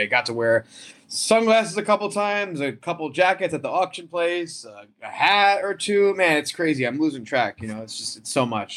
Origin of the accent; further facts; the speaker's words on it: Poughkeepsie, New York, United States; So I grew up in Poughkeepsie, which is home of the Mid-Hudson Civic Center